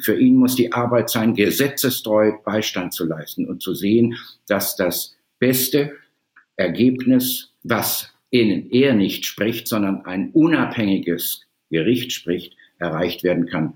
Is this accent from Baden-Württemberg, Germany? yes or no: yes; Baden-Württemberg, Germany; now in Hamburg, Germany; bin ich dann zurückgekehrt, aber nicht nach Südbaden, wo ich herstamme, sondern nach Hamburg und habe mir hier mein Berufsleben aufgebaut.